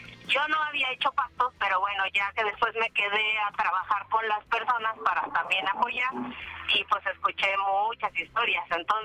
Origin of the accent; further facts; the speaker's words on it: Nezahualcóyotl, State of Mexico, Mexico; Sí, toda mi vida, todo el tiempo he vivido aquí.